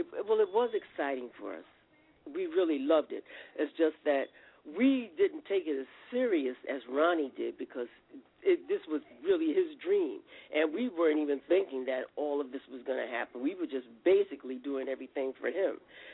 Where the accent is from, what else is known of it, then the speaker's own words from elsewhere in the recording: New York City, New York, United States; just growing up in the Bronx, we got to experience going to so many different places.